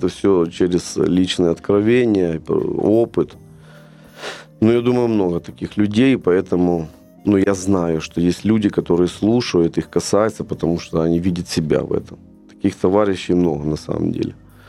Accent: Crimea, Ukraine; Тем более я из Крыма, а там как бы достаточно большое количество всегда было вокруг этого.

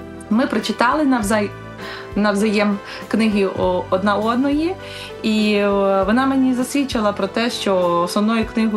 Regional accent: Lutsk, Volyn Oblast, Ukraine; born there; Народилась я у місті Луцьку, Волинської області, в сім'ї католиків.

